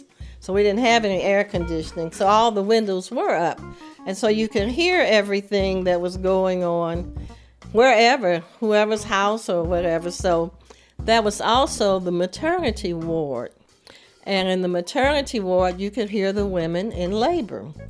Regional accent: Missouri, United States; I was born in the Ville. I grew up on Cope Brilliant. And so then we moved from 4300 Cope Brilliant to 4218 East North Market, which was around the corner from Homer Phillips Hospital.

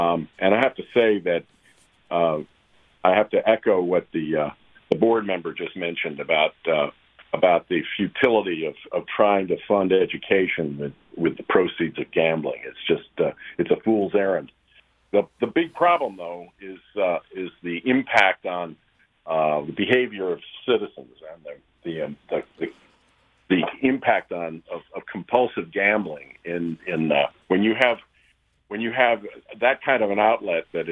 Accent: New Jersey, United States; I grew up in New Jersey, worked as a banker in New Jersey.

